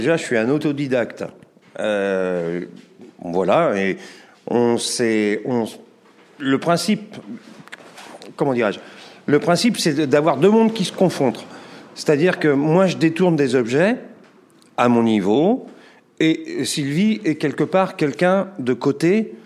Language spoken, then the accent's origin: French; Brittany, France; now in Ferrières-en-Gâtinais, France; moi, je suis pas connu ici. Je suis même pas de la région. Hein. Je suis breton.